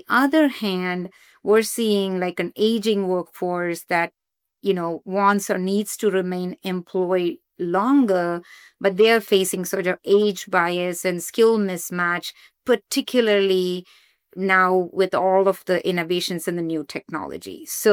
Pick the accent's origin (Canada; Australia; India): India; moved away as an adult; now in United States; So for me, growing up in India, I came here to the US to do my master's.